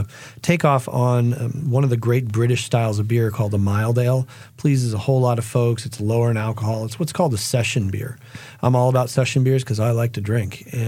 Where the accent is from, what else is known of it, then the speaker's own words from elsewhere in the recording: Massachusetts, United States; now in Durham, United States; I started out as a young lad growing up outside of Boston, just sort of north of Durham, Boston, Massachusetts.